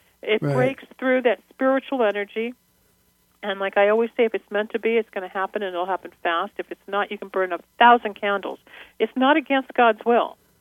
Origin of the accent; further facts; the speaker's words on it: California, United States; And I'm from the San Fernando Valley. I was a Girl Scout.